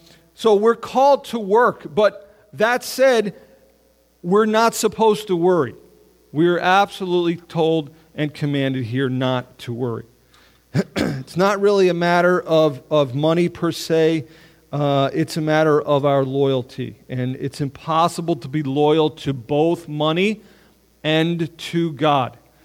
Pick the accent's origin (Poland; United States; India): United States; New York City, New York; I grew up down in New York City. I was in Queens till I was 10 years old. And then, but I've lived in the North Country for a long time at this point.